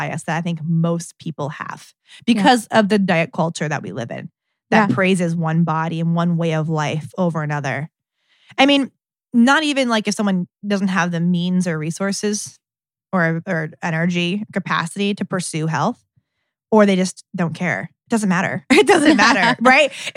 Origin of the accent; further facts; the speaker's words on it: Akron, Ohio, United States; now in Columbus, United States; I had sworn I would never, ever move back to Ohio. I'm from Akron.